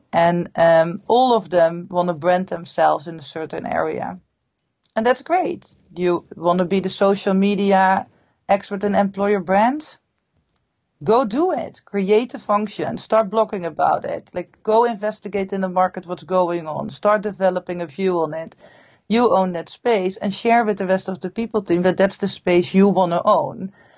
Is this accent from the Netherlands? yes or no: yes; Netherlands; I'm from the Netherlands.